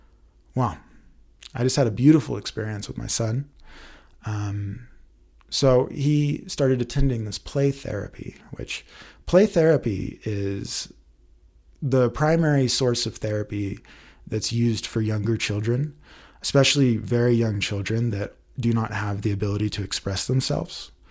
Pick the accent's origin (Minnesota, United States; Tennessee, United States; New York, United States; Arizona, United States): Tennessee, United States; born there; also born or lived in Nashville / Colorado / Hawaii; I was born in Tennessee. I lived in Nashville, and then we moved from there to Colorado, and I moved. We lived in Fort Collins for a little bit